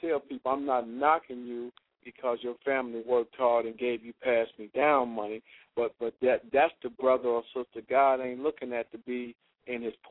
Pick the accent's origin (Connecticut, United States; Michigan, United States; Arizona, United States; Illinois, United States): Michigan, United States; Detroit; I was raised on the streets of Detroit, too.